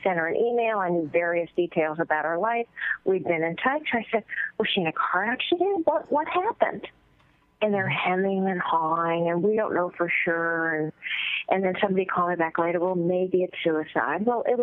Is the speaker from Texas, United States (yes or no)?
yes; Texas, United States; now in Connecticut, United States; Well, I live in neighboring Connecticut. I'm originally from Texas, y'all.